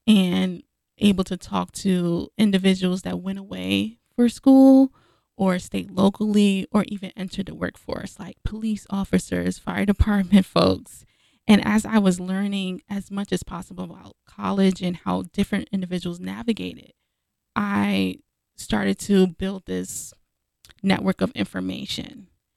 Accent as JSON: {"language": "English", "town": "Brooklyn", "region": "New York", "country": "United States", "tie": "born or raised there", "said": "So I grew up in Brooklyn, New York"}